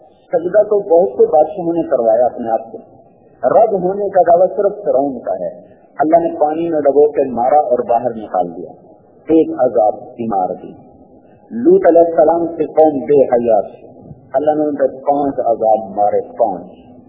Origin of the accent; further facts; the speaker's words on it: Khanewal, Punjab, Pakistan; تو کھانے وال میرا ہوم ڈسٹرکٹ ہے, قریب میرا گاؤں ہے.